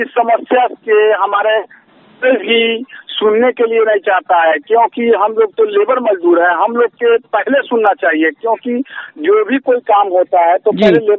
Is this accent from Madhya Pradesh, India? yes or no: no; Muzaffarpur, Bihar, India; मैं कुढ़नी विधानसभा से के रहने वाला हूँ, मुजफ्फरपुर बिहार का।